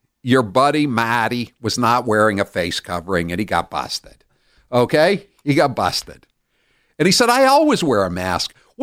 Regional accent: United States; at least Cumberland and York counties where I'm from, never left.

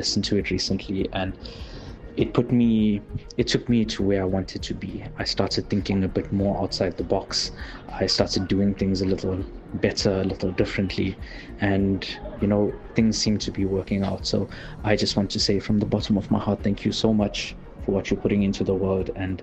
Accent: Durban, KwaZulu-Natal, South Africa; I am from Durban in KwaZulu-Natal.

